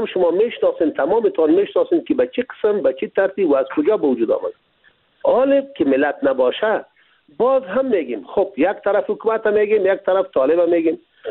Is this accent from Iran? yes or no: no; Afghanistan; ما افغان هستیم